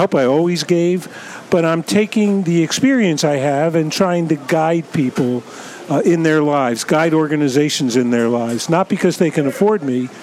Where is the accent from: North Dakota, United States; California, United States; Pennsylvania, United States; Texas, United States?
Pennsylvania, United States; Philadelphia; I came from Philadelphia, so it wasn't geographically exact